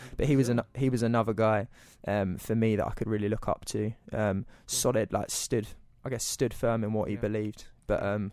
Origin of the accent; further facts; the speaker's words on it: London, United Kingdom; I come from a big city. I'm from London